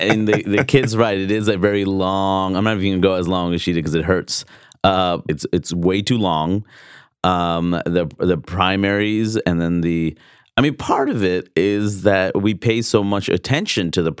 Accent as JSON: {"language": "English", "town": "Jackson Heights", "region": "New York", "country": "United States", "tie": "born or raised there", "said": "That child's from Jackson Heights, and I grew up in Jackson Heights."}